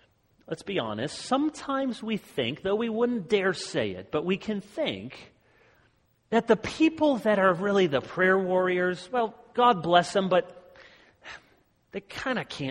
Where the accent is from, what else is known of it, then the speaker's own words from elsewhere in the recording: Michigan, United States; I'm from Michigan and I moved to the South.